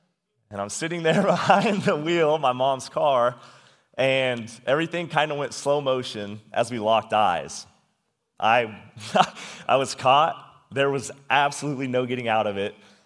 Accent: Wathena, Kansas, United States; also born or lived in St. Joseph, Missouri; So I was born right here in St. Joseph, Missouri, in the late 1900s. And after about 3.5 years, my parents bought a home in a rural area in a town called Wathena. Now, Wathena is right across the bridge over in Kansas

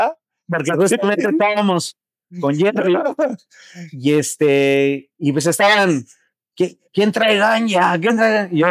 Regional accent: Cuautitlán Izcalli, State of Mexico, Mexico; now in Playa del Carmen, Mexico; Nunca se va a quedar atrás, obviamente, Cuautitlán Izcalli

